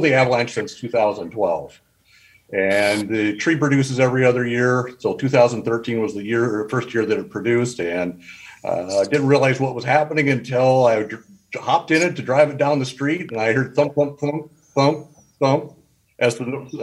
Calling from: Cavalier, North Dakota, United States; From Cavalier, North Dakota, north of Fargo.

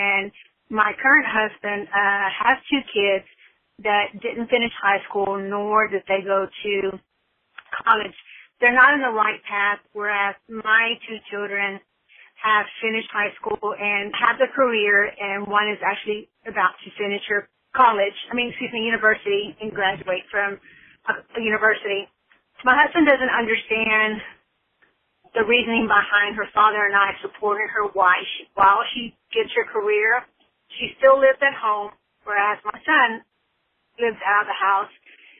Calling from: Texas, United States; I'm calling from Texas.

